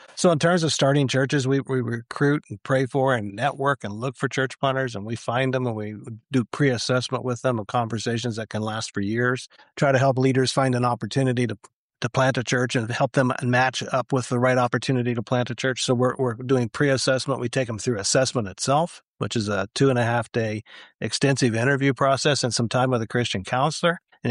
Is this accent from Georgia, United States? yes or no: no; Missouri, United States; also born or lived in Kansas; I grew up in Missouri and Kansas. I said, I got to mess with Missouri and Kansas too, because that's home.